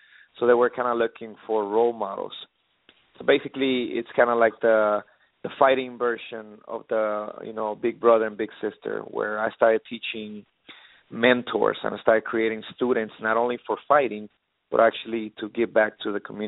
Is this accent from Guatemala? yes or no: yes; Guatemala; now in United States; especially here in America, like I said, I come from Guatemala